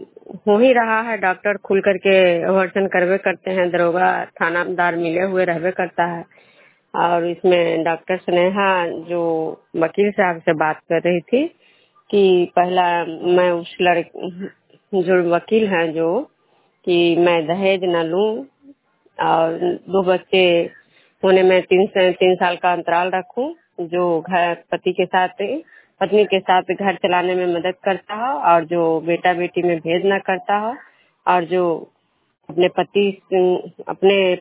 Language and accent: Hindi; Vishnupur, Bihar, India; मैं विष्णुपुर ग्राम खगरा पंचायत नालंदा जिला रंगनाथ सा प्रखंड की निवासी हूँ।